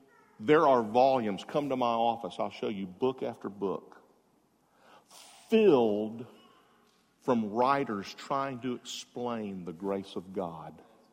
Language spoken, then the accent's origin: English; Jacksonville, Florida, United States; You know, I'm from Jacksonville. I went to a pastor's meeting. It was over, and forgive me here, a little tender. I went to a pastor's meeting over in the south side of Jacksonville where I grew up. I grew up on the south side.